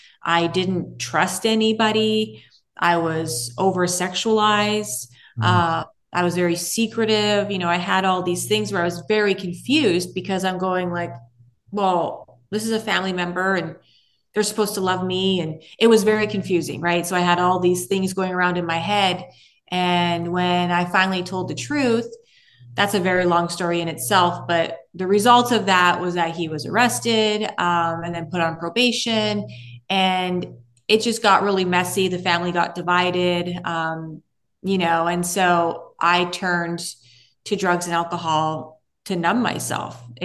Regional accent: Vancouver, British Columbia, Canada; So I was raised in Vancouver, Canada.

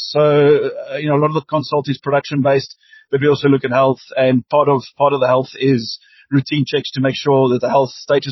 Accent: Johannesburg, Gauteng, South Africa; they'll say, so where are you from? And I'll say South Africa. And then they, oh, you're Joburg, that's dangerous.

